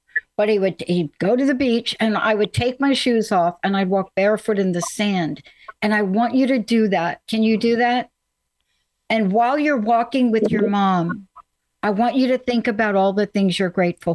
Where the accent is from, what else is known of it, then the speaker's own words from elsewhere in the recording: Bronx, New York, United States; I'm from the Bronx, and there is sand in the Bronx.